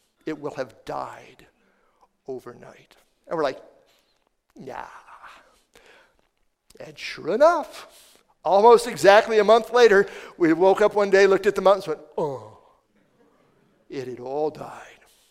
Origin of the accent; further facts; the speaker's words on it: Iowa, United States; When I was growing up, I grew up in Iowa, rural Iowa, central Iowa, you know, farm country